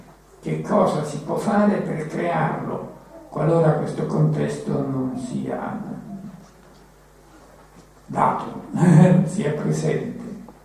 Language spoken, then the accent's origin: Italian; Marche, Italy; born there; now in Rome, Italy; io ora sono un romano, sono nato nelle Marche, ma vivo a Roma.